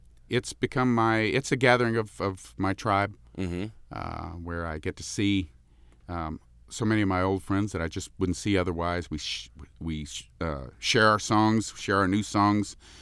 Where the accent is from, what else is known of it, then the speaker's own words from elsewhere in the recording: Washington, District of Columbia, United States; born there; I grew up in a military family. My dad was career Air Force. I was born in Bowling Air Force Base in Washington, D.C.